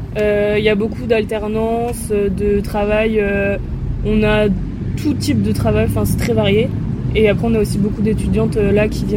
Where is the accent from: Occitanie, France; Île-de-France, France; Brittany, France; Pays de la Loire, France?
Pays de la Loire, France; j'ai 22 ans. J'ai pas du tout le même parcours, j'ai commencé au lycée en seconde à Angers parce que je viens de la région des Pays de la Loire.